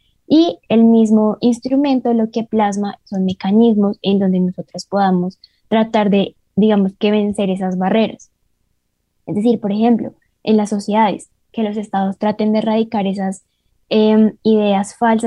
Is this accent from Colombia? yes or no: yes; Colombia; Bueno, nosotras no, porque somos colombianas